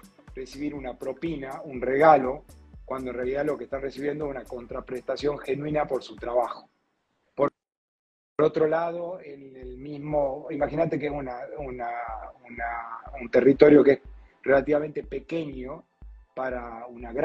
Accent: Argentina; Y pensándolo como argentino

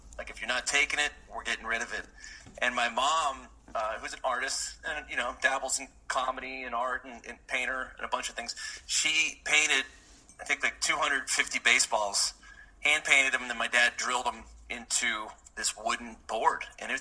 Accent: Kalamazoo, Michigan, United States; But the funny thing is I grew up in Kalamazoo

